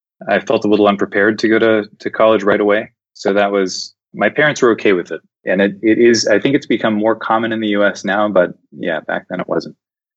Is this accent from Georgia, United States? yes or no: yes; Atlanta, Georgia, United States; So I grew up in Atlanta, Georgia.